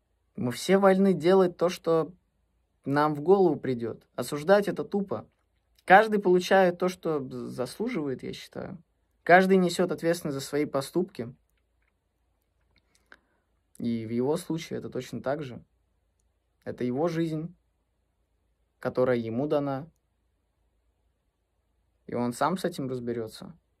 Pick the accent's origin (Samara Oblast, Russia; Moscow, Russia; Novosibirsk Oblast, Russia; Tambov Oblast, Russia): Novosibirsk Oblast, Russia; Novosibirsk; born there; Я родился в Новосибирске.